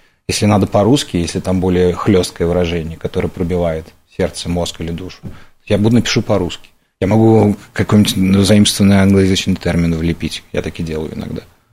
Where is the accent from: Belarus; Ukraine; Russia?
Belarus; Polesia; я родом с Южного Полесья, где белорусский язык по радио только звучит.